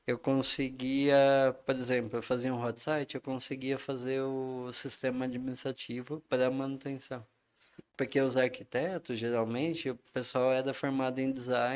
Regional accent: São Paulo, Brazil; also born or lived in Rio de Janeiro; Ah, eu sou de São Paulo, né? Eu sabia da rixa, mas não me ligava, sabe? Não me adaptei, cara. Aí voltei para São Paulo.

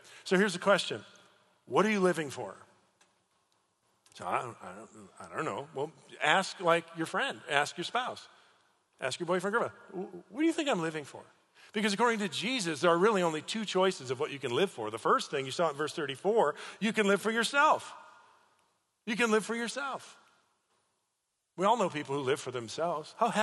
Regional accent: Chicago, Illinois, United States; I'm from Chicago. Like, our team suck. I mean, I love Chicago

